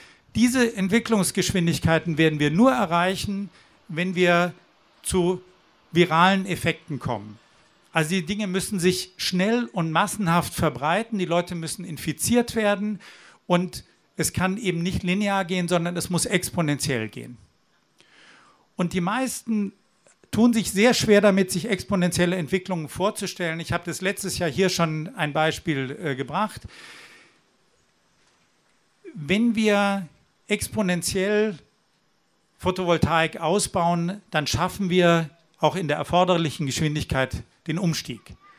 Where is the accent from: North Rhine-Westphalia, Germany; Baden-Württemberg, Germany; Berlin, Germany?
Baden-Württemberg, Germany; Mannheim; Und ich komme aus Mannheim.